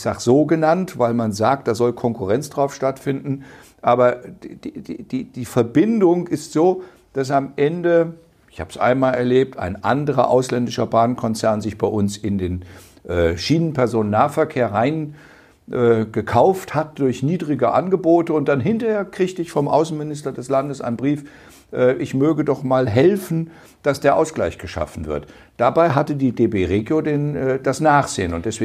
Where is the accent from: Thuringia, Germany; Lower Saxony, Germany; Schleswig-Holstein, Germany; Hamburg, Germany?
Lower Saxony, Germany; Osterholz-Scharmbeck; Ich bin an der Abzweigung zur Moorhexe, also der Kleinbahn nach Worpswede, groß geworden am Ostdeutsch-Scharmbecker Bahnhof.